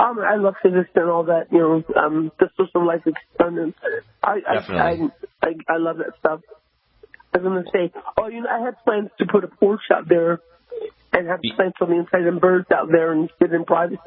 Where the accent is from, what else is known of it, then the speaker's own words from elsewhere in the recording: Willingboro, New Jersey, United States; I was from Willingboro, New Jersey, near Southern New Jersey.